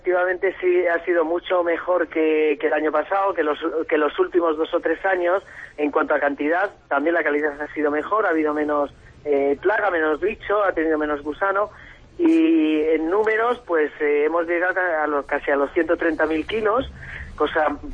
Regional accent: Ávila, Castile and León, Spain; la zona productiva de aquí de de Ávila, que somos nosotros, Cubas del Valle, el Arenal y Casillas

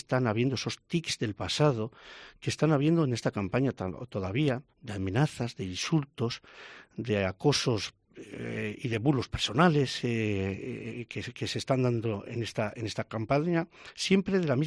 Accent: Basque Country, Spain; contra los que somos vascos y españoles en esta tierra

